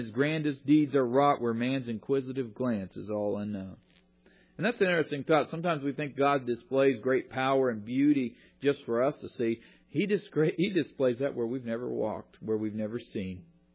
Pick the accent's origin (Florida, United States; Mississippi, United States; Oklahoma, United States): Oklahoma, United States; Of course, I grew up in Oklahoma, and we got some serious storms.